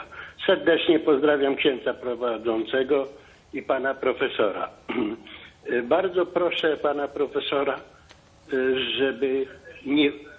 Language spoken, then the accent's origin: Polish; Komarów, Lublin Voivodeship, Poland; Ja wychowałem się w okolicach Komarowa